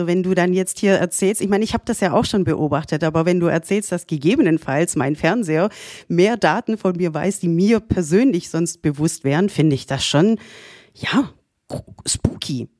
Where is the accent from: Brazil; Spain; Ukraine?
Spain; German is a second language; Als Spanierin dachte ich, wollte ich es mir jetzt einfach mal nicht verkneifen.